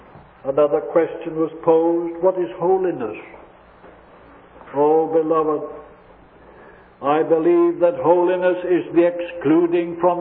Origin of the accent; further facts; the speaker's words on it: Scotland, United Kingdom; I'm of Scottish extract, you know, brother. Brought up in one of these big old kirks, as we call them in Scotland.